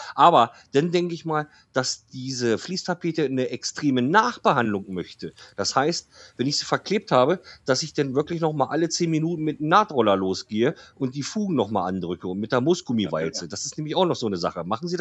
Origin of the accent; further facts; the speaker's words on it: Detmold, North Rhine-Westphalia, Germany; born there; Helmstedt und in Rinteln, Detmold, da wo ich geboren bin.